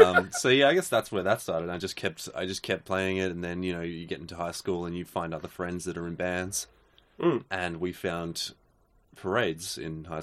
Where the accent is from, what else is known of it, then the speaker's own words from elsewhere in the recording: Wangaratta, Victoria, Australia; I grew up in country Victoria.